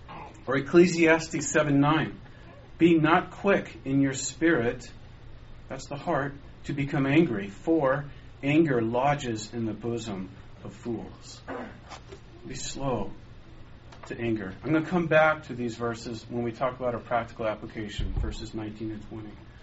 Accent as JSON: {"language": "English", "town": "Los Angeles", "region": "California", "country": "United States", "tie": "born or raised there", "said": "I remember I was blessed, even though I grew up in Los Angeles, I was blessed to grow up with horses."}